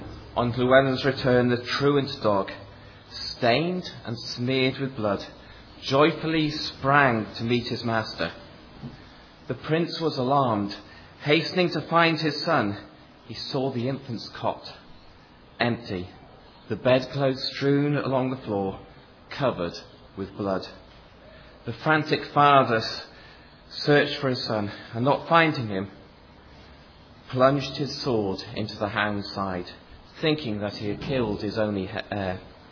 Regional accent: Wales, United Kingdom; I grew up in Wales, which is a country gloriously next to England.

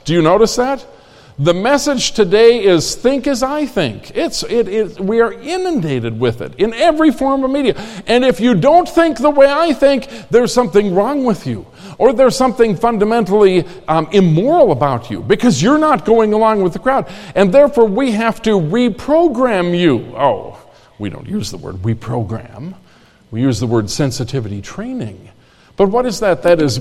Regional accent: United States; It's my opinion, and I'm entitled to it because I'm an American, okay, and I'm a free thinker, okay?

